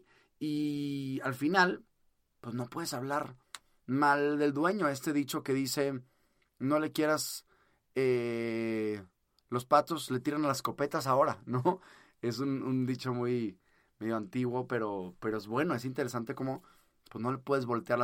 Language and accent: Spanish; Mexico; Acá en México, yo en mi país te puedo platicar desde que sí podemos hablar